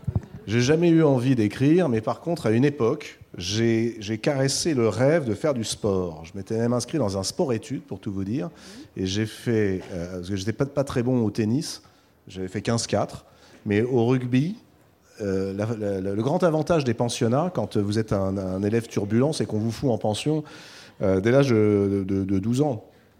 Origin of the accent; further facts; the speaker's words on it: La Rochelle, Nouvelle-Aquitaine, France; Je viens de La Rochelle, moi.